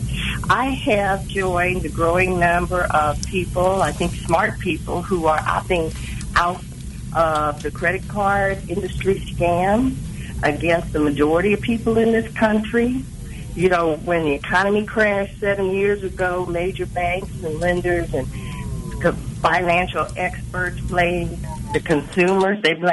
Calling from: Kansas City, Missouri, United States; I'm calling from South Kansas City.

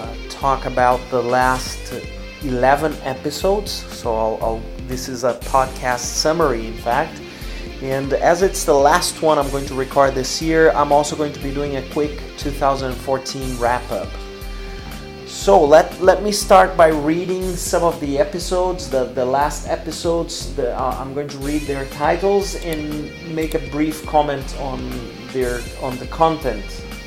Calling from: Porto Alegre, Rio Grande do Sul, Brazil; English is a second language

